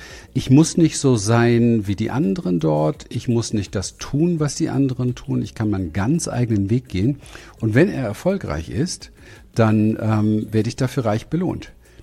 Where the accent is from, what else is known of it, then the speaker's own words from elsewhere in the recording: Berlin, Germany; ich bin in Berlin aufgewachsen, Hinterhof. Ich habe nie wirklich Geld kennengelernt. Geldsorgen haben wir genügend gehabt.